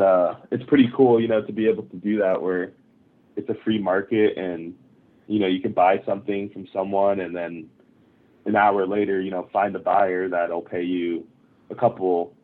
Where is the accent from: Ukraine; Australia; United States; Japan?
Japan; I grew up in Japan.